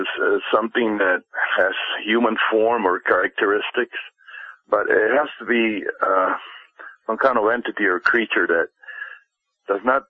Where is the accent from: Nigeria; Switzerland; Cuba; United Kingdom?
Cuba; now in United States; ever since I was a kid, I grew up in Cuba. I immigrated to the United States in '67